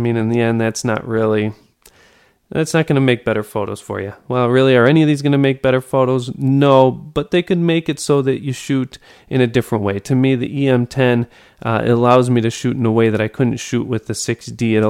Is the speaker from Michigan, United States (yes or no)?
yes; Detroit, Michigan, United States; also born or lived in Chicago; So, Mike, you're from Detroit, and that's my Detroit area, my original hometown, too.